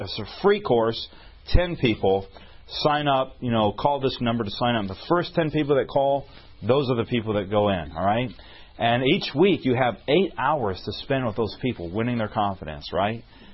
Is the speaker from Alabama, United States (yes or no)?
yes; Alabama, United States; accent: Alabama